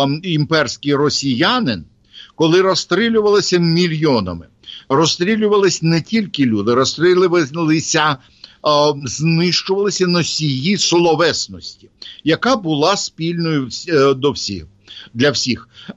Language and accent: Ukrainian; Odesa, Odesa Oblast, Ukraine; first language Russian; Ukrainian is a second language; я виріс в російськомовній родині в Одесі. Мій діду нащадок поляків і німців, моя бабця донська козачка, мамина мама, так, вона з Винничини